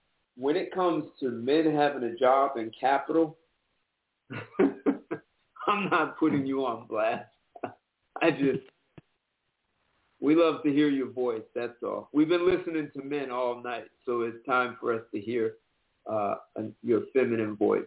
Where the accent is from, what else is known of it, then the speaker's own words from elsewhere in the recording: New Jersey, United States; Hey, I'm from Jersey. How you doing?